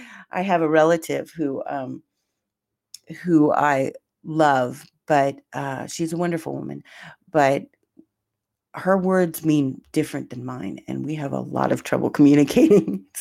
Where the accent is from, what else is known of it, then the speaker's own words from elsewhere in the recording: Portland, United States; It's from my hometown in Portland.